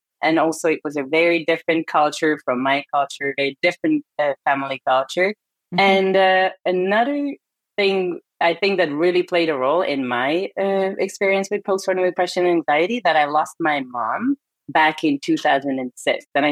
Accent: Hungary; English is a second language; moved away as an adult; now in United States; So as you can hear, I was not born and raised in this country. Originally, I'm from Hungary. That's a country in Europe right next to Austria. Mm-hmm. And I moved to the States back in 2011.

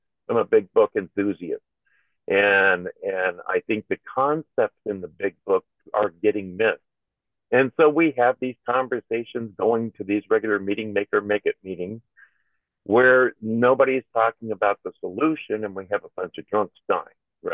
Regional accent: San Francisco, California, United States; I'm from San Francisco Bay Area

